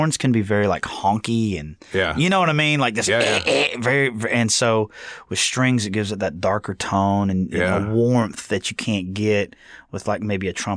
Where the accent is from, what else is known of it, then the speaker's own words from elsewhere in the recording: Birmingham, Alabama, United States; born and raised in Birmingham. Never lived anywhere different at this point.